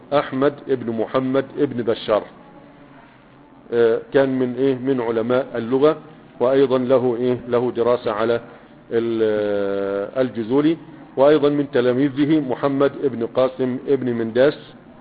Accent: Egypt; لكنه كتاب مشهور عندنا في مصر

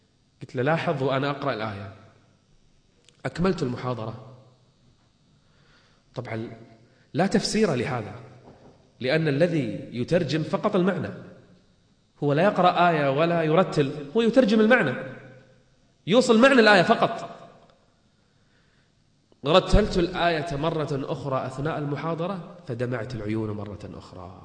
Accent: Kuwait; نادي جميل عندنا بالكويت فقط للصم والبكم

